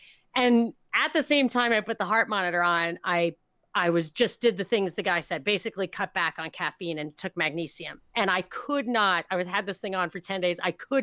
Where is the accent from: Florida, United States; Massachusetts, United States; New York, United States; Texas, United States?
New York, United States; also born or lived in Atlanta, United States; you kids are from the South. Like, we lived in Atlanta and stuff. I'm like, I'm from New York.